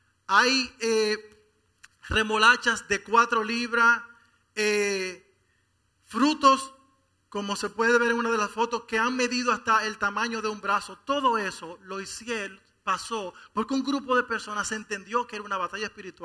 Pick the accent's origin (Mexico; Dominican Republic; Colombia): Dominican Republic; yo lucho, yo soy dominicano